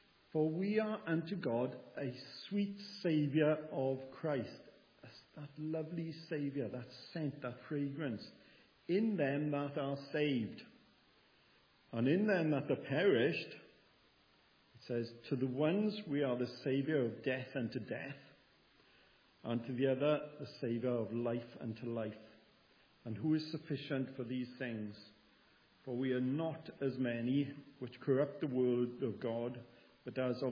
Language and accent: English; Penderyn, Wales, United Kingdom; born or raised there